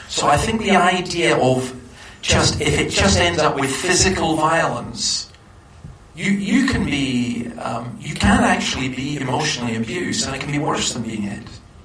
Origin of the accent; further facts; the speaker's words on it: Scotland, United Kingdom; But I'm Scottish, so we don't cry.